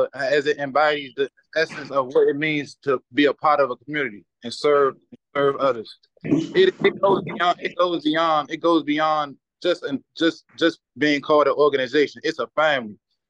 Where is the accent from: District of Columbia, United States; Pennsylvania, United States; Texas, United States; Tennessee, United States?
District of Columbia, United States; Washington; I'm from Southeast DC. I'm born and raised. I'm the oldest out of 10 siblings.